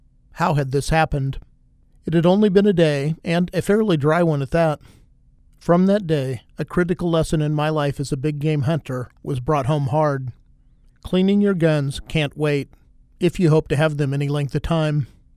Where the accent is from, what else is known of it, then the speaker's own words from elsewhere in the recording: Kansas, United States; I had never owned a centerfire rifle growing up in Kansas.